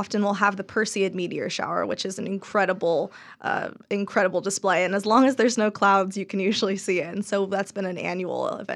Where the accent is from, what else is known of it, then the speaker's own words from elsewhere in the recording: California, United States; I'm from Southern California.